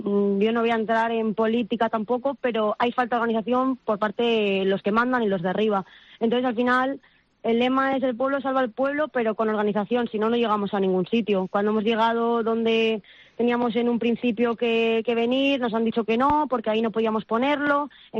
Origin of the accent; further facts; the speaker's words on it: Valencian Community, Spain; now in Almería, Spain; Yo soy valenciana, pero al final Almería es mi ciudad ahora mismo, donde llevamos tiempo viviendo